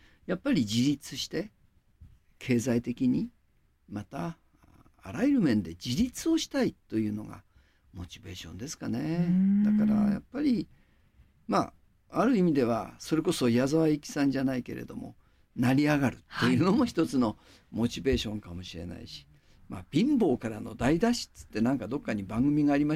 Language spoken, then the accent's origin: Japanese; Hakodate, Hokkaido, Japan; born there; 北海道の函館で生まれて、私は父親が養子、母親が養女、この2人から生まれて